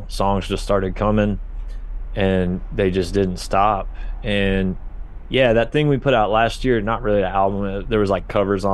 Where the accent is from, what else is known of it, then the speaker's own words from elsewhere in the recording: Oklahoma, United States; also born or lived in Florida / Arkansas; now in Texas, United States; I grew up in the South. I was born in Florida. Represent. Grew up in Oklahoma and moved to Arkansas